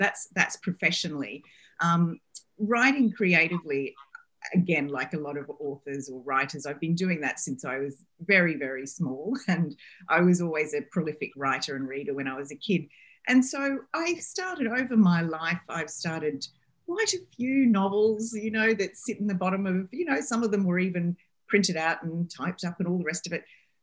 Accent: Australia; also born or lived in United Kingdom; Well, I'm from Australia. I lived in the UK for a long time. So my Australian friends and family think I've lost my Australian accent.

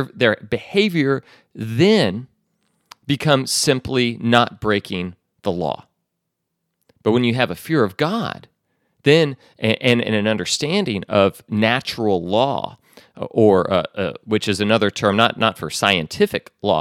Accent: Texas, United States; This is from The Texan that I'm reporting from. Every once in a while, I got to give a shout out to my home state.

